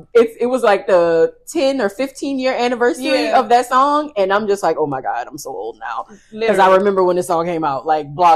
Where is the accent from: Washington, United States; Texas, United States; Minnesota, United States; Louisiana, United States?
Louisiana, United States; New Orleans; And it's like growing up in New Orleans, like all of our activities are outside activities where you're in these big groups of people.